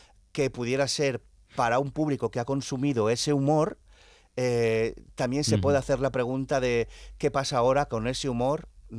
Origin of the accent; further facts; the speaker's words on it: Barcelona, Catalonia, Spain; Cuando era pequeño en mi barrio, en Barcelona, me grabaron un grupo de los progres de la época y de ahí salió un documental, ¿no?